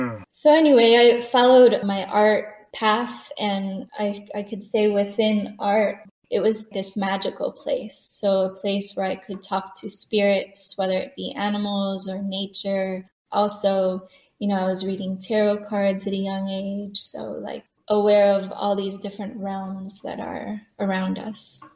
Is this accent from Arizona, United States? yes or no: no; Chicago, Illinois, United States; born there; Yeah, I was born in Chicago, 84, come from a middle class white family, divorced parents, actually hard upbringing.